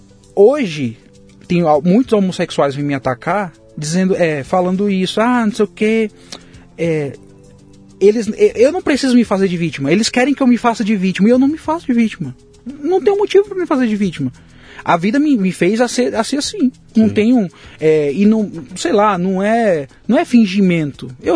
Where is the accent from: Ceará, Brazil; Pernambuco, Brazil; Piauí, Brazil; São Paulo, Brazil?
Ceará, Brazil; Fortaleza; Meu bairro menor é DH de um dos menores DH de Fortaleza, né? É, de periferia. Tem rua perto da minha casa que não tem rua, é lama.